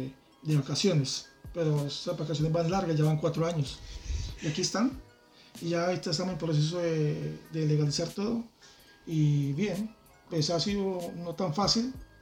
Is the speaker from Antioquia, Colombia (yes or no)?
no; Bucaramanga, Santander, Colombia; moved away as an adult; now in Madrid, Spain; en abril cumplimos 4 años. 4 años de estar aquí en Madrid y decidí venirme un día en que me había afectado casi que atracado por una persona a 2 casas de donde yo vivía en una ciudad en Bucaramanga, en Colombia.